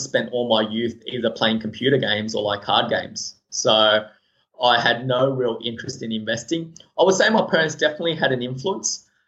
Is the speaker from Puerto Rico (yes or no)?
no; Sydney, New South Wales, Australia; So most of the time, I mean, funnily enough, when I came to Australia, I grew up in Eastwood. And those of your listeners from Sydney would know that Eastwood at the moment is a very Asian, Korean, Chinese community.